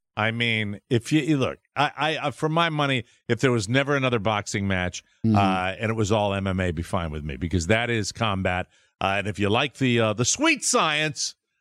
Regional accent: Ireland; I mean, and I'm an Irishman saying that.

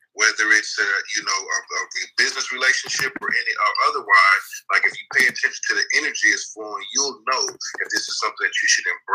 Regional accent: Oakland, California, United States; So I grew up in East Oakland from Brookfield. So that's the concrete jungle right there.

